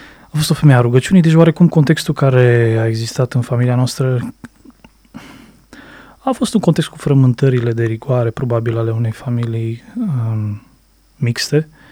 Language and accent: Romanian; Zalău, Sălaj County, Romania; E un orășel mic, unul dintre cele mai mici orașe capitale de județ, reședință de județ.